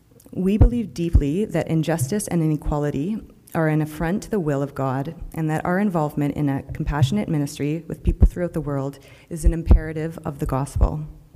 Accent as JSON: {"language": "English", "town": "Toronto", "region": "Ontario", "country": "Canada", "tie": "born or raised there", "said": "I'm coming from Toronto, where our offices are and where I'm born and raised."}